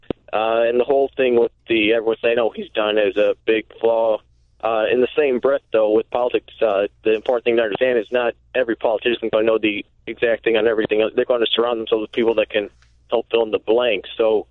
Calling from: Rockford, Illinois, United States; I'm calling from Rockford, Illinois here.

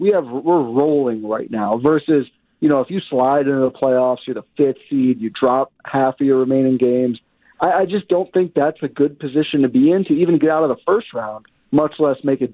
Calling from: Oshkosh, Wisconsin, United States; I'm calling in from Oshkosh, so I will mildly say that some of the antics, especially late in the game

